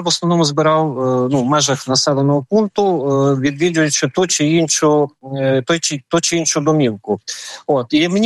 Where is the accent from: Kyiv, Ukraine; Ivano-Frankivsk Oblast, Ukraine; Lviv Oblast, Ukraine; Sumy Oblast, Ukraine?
Ivano-Frankivsk Oblast, Ukraine; в моєму населеному пункті, який знаходиться фактично, звідки я родом, знаходиться цей населений пункт на межі Бойківсько-Покутський.